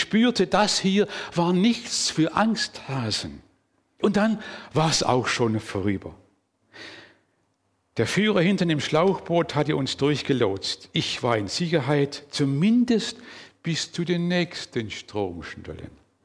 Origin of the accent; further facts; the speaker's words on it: Böblingen, Baden-Württemberg, Germany; Ihr merkt an der Sprache, dass ich eher aus dem nördlichen Gebiet komme, aufgewachsen in der Nähe von Böblingen, Stuttgart. Also ursprünglich ein echter Schwabe, wirklich ein Schwab, nicht ein Schwab, ein echter Schwabe. Und dort auch aufgewachsen, zur Schule gegangen